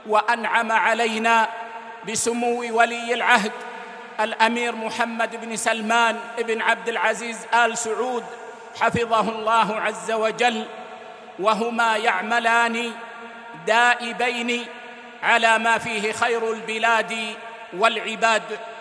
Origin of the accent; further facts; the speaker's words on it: Saudi Arabia; فقامت بلادنا السعودية في أطوارها الثلاثة على